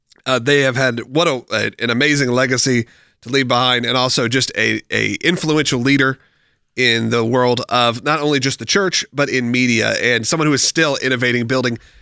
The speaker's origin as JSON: {"language": "English", "town": "Atlanta", "region": "Georgia", "country": "United States", "tie": "born or raised there", "said": "So we grew up in Atlanta."}